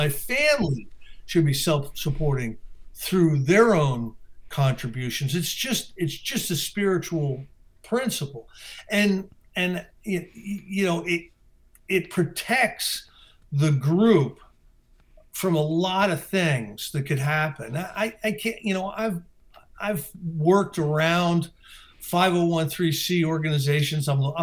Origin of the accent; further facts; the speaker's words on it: Northeast, United States; I'm from the Northeast, and sometimes rents can be higher, you know, in more metropolitan type areas.